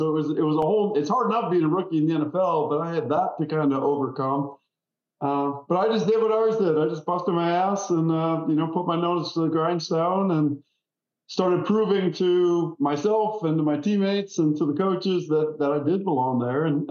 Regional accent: Wisconsin, United States; just like every other kid growing up in Wisconsin.

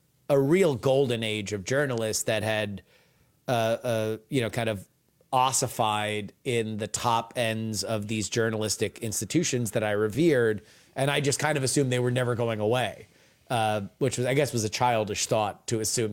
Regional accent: Florida, United States; that I didn't grow up with because I grew up in South Florida.

